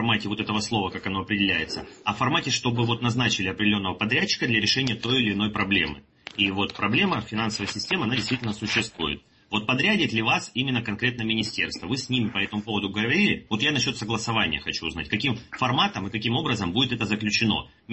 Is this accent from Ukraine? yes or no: yes; Kharkiv, Kharkiv Oblast, Ukraine; я из Харькова.